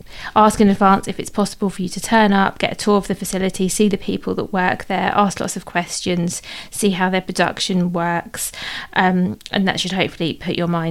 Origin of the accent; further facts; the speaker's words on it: United Kingdom; So as I mentioned, as you might tell from my accent, I'm based in the UK